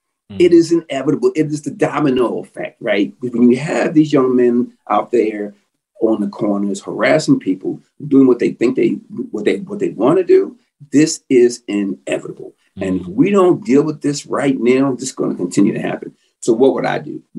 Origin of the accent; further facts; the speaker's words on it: Cherry Hill, New Jersey, United States; And I'm from Cherry Hill, and I don't think anybody's more conscientious and more interested in these young men being successful.